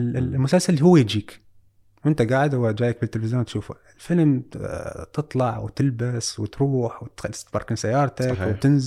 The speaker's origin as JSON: {"language": "Arabic", "country": "Iraq", "said": "وأكو عندنا بالعراق حسيت حس روائي القصص حلو عند أي واحد."}